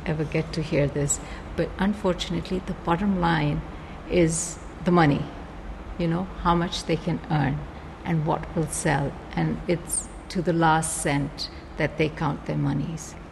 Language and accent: English; Karachi, Sindh, Pakistan; born there; I was born in Karachi, and I live in Karachi, and I work in Karachi.